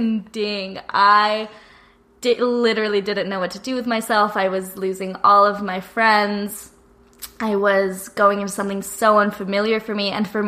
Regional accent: Queen Creek, Arizona, United States; So I was raised in Queen Creek, Arizona, which I lived there for 17 years of my life.

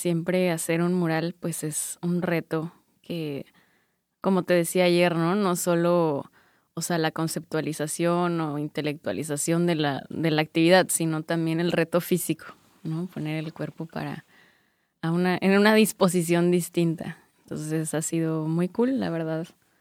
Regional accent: Tlaxcala, Mexico; Pues yo crecí en Tlaxcala.

